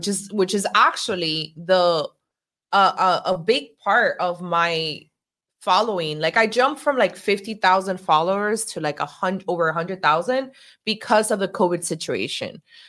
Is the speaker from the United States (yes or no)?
yes; Miami, Florida, United States; And they follow me because I'm from Miami. I'm more relatable.